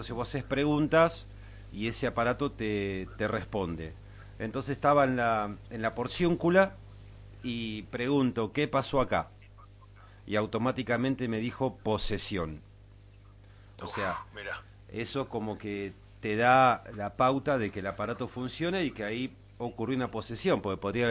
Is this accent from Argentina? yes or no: yes; Bahía Blanca, Buenos Aires Province, Argentina; somos de Bahía Blanca